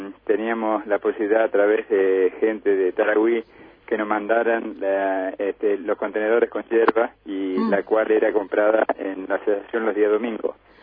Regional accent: Paraná, Entre Ríos, Argentina; Yo soy de Paraná, vivo allá y trabajé mucho tiempo acá y tengo intenciones de volver.

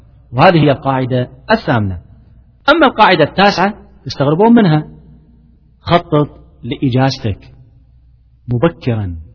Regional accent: Kuwait; طبعا إحنا عندنا في الكويت نسمي الجدار طوفة، فعشان كذي أنا قاعد أتكلم باللهجة يعني.

